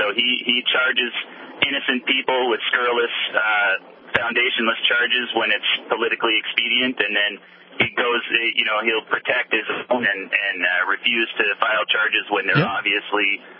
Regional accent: Arizona, United States; you were talking about my home state of Arizona and the most nasty politician we have, Joe Arpaio.

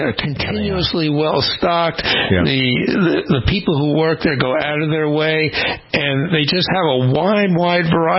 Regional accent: Florida, United States; everyone knows I'm from Florida

